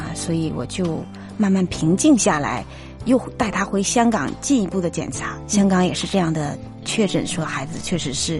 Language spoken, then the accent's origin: Chinese; Heilongjiang, China; also born or lived in Zhuhai; now in Hong Kong; 我在北方黑龙江出生的，啊，不过呢，我是在珠海生活了20几年。